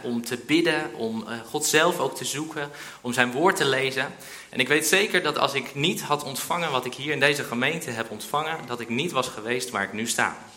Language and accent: Dutch; Dronten, Flevoland, Netherlands; ik ben geboren en opgegroeid in Dronten.